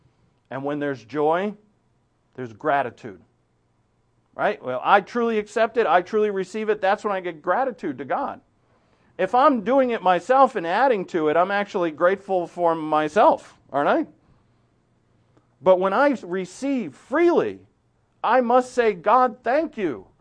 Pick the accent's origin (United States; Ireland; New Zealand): Ireland; I say sack of potatoes because we're Irish